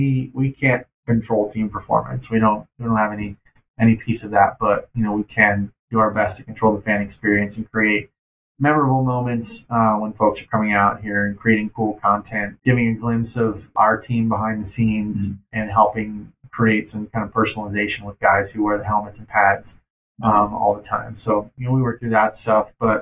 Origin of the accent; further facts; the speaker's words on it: Cleveland, Ohio, United States; now in Denver, United States; But I have Cleveland roots, born and raised in Ohio, outside of Cleveland. So I'll always be a Cleveland guy as well.